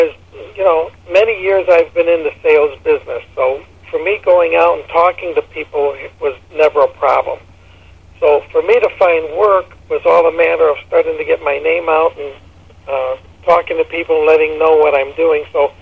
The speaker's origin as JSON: {"language": "English", "town": "Chicago", "region": "Illinois", "country": "United States", "said": "I'm from Chicago, Illinois, and in this big city, in this wonderful state of ours"}